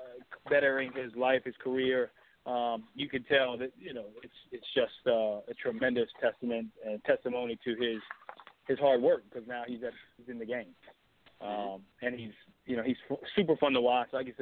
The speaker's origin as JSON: {"language": "English", "town": "Philadelphia", "region": "Pennsylvania", "country": "United States", "said": "because I'm from Philly, so I got to go with Garcia."}